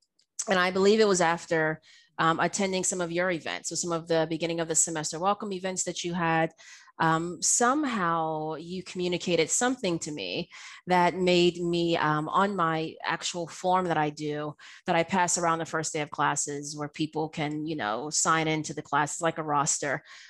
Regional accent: the South, United States; the fact that I'm Black and I'm from the South and I love barbecue

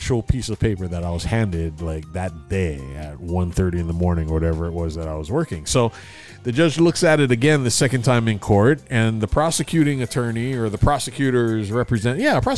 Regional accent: Hawaii, United States; No, I'm Hawaiian.

